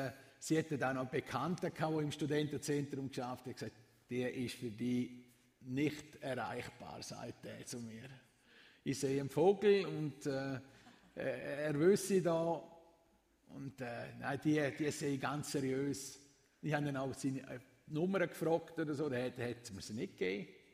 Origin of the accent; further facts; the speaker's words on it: Thusis, Graubünden, Switzerland; Also aufgewachsen bin ich in Thusis, im Bahnhofbüffet. Und meine Eltern haben das Bahnhofbüffet geführt und ich bin dort ein- und ausgegangen. Bin eigentlich quasi am Stammtisch aufgewachsen.